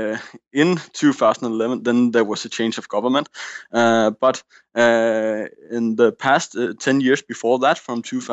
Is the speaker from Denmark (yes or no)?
yes; Aarhus, Central Denmark Region, Denmark; also born or lived in Copenhagen; I was raised in Aarhus. That's the Aarhus. That's the second biggest town of Denmark, in Jutland, in the center eastern part of Jutland. And I have lived there through almost all of my life.